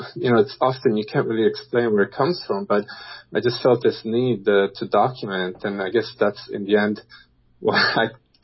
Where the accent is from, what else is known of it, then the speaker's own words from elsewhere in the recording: Rome, Lazio, Italy; moved away; also born or lived in Florida; I'm originally from Rome, Italy. My parents moved to Florida.